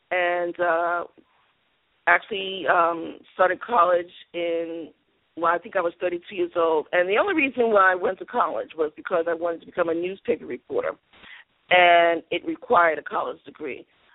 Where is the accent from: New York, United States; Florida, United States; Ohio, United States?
New York, United States; New York City; You know, like I said, I grew up in Harlem, and there was a lot of older people who didn't know how to write